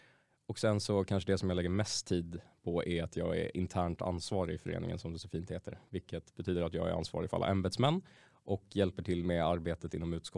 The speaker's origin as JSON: {"language": "Swedish", "town": "Knivsta", "region": "Uppsala County", "country": "Sweden", "tie": "born or raised there", "said": "jag är uppväxt här utanför Uppsala. Utanför ett ställe som heter Knivsta. Men har gått i skolan så där här i Uppsala."}